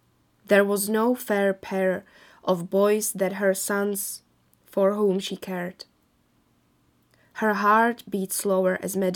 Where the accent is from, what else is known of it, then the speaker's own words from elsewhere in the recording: Czechia; English is a second language; I am from the Czech Republic. I study English since I was 11, which means it's 11 years now.